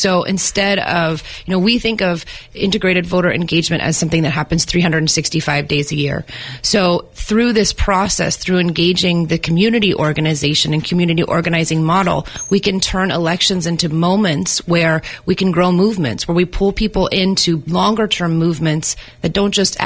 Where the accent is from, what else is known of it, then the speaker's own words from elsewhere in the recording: Sonoma County, California, United States; I'm born and raised in Sonoma County, and I actually did some environmental organizing for quite some time